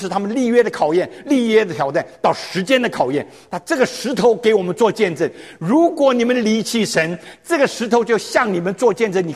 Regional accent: China; 我们中国人说日死不渝

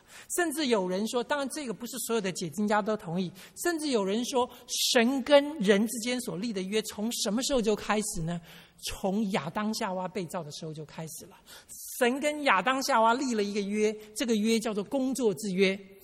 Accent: China; 可能这跟我们中国人传统的观念也是很像的啊。

